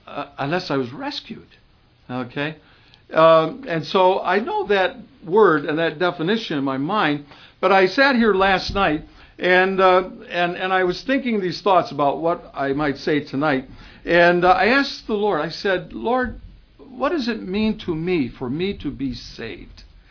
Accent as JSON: {"language": "English", "country": "United States", "tie": "born or raised there", "said": "I was a pagan growing up in America."}